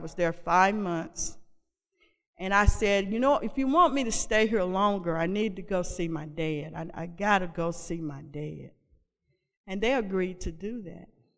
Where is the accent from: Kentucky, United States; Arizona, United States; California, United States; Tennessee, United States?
Tennessee, United States; Trenton; And now my mind was in my hometown, Trenton, Tennessee, where my dad was.